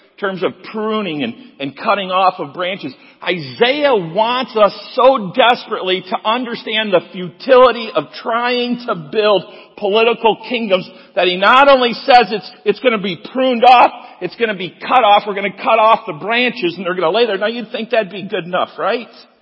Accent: Jenison, Michigan, United States; I grew up here in Jenison, Michigan, and people would say to me, well, where do you live?

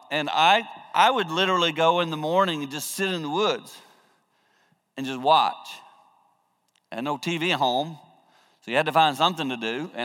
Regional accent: the Carolinas, United States; I grew up in the Carolinas, and my father did not believe you could have a television.

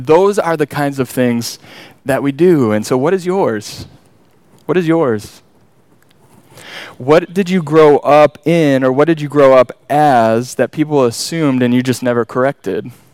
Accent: Grand Rapids, Michigan, United States; And we grew up here in Grand Rapids, Michigan.

